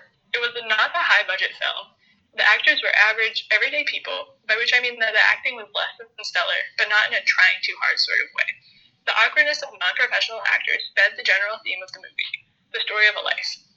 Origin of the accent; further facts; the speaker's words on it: North Carolina, United States; I'm from North Carolina, and I found myself disappointed by the places that David found himself.